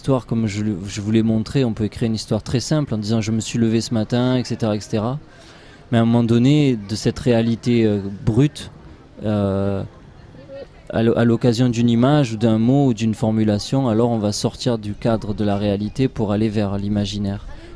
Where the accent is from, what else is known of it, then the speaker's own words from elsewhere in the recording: Marseille, Provence-Alpes-Côte d'Azur, France; De Marseille.